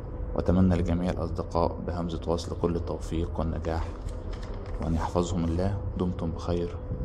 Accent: Egypt; بسم الله الرحمن الرحيم،

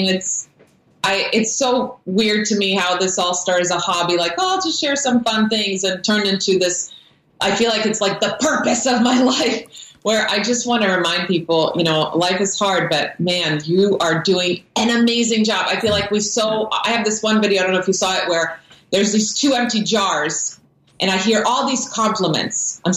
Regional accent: Croatia; I grew up in Croatia with my Croatian grandmother

